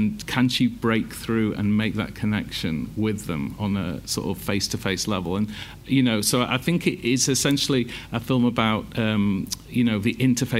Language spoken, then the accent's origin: English; Leeds, Yorkshire and the Humber, United Kingdom; I'm from Leeds. I didn't grow up with lofty ambitions